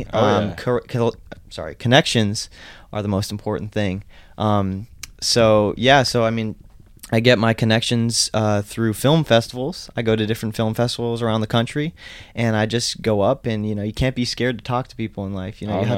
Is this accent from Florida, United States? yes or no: yes; Naples, Florida, United States; Well, born and raised here in Naples, Florida.